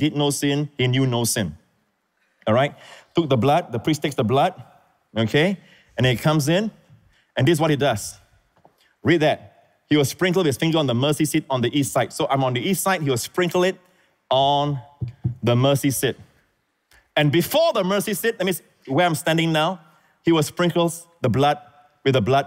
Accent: Singapore; also born or lived in Malaysia; Although I was born in Singapore, I'm a Singaporean and all that, I lived for 8 years. My father was working in Malaysia and we stay in the kampong area.

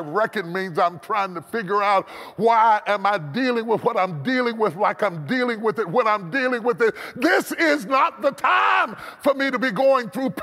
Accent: West Virginia, United States; I grew up in West Virginia.

